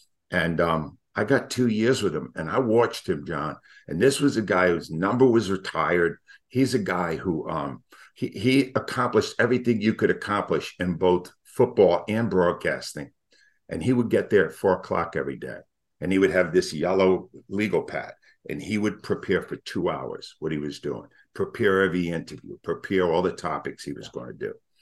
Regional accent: Rhode Island, United States; I grew up in Rhode Island, and I wanted to work here because it had a reputation for being a very tough sports media town

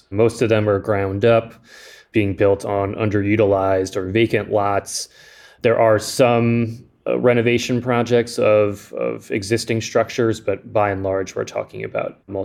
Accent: Philadelphia, Pennsylvania, United States; I grew up in Mount Airy just next door.

